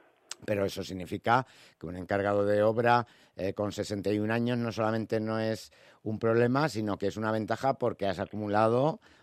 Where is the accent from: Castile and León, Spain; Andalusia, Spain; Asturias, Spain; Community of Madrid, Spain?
Community of Madrid, Spain; Vicálvaro; yo digo habitualmente que soy de Vicálvaro de toda la vida